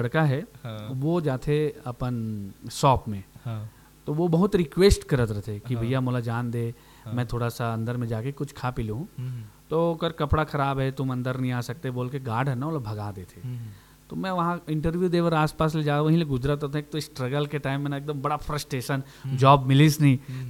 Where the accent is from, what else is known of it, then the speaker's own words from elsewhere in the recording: Basna, Chhattisgarh, India; मैं खुद गाँव से हूँ, बिलोंग करता हूँ बसना ब्लॉक है